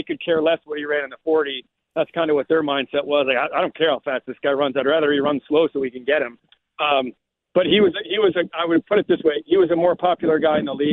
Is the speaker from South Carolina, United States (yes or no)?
no; Michigan, United States; I'm visiting my parents right now. This is my home state.